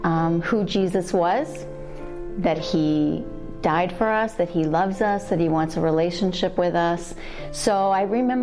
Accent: Clarence Center, New York, United States; I grew up in Clarence Center, New York, and had that experience as a PK, missionaries in our home, people staying overnight

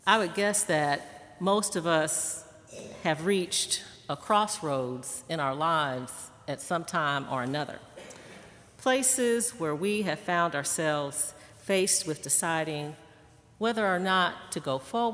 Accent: Indiana, United States; When I tell people that I'm from Indiana

